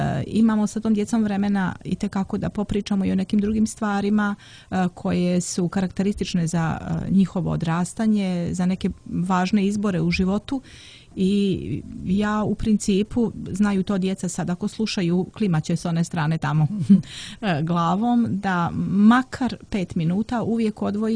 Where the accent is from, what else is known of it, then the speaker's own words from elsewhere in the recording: Danilovgrad, Montenegro; Kod nas u Danilovgradu kažu, pošto sam ja iz Danilovgrada